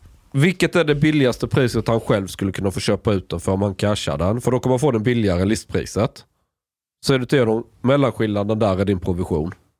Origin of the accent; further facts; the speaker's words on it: Sweden; now in United States; jag förklarar att jag är från Sverige.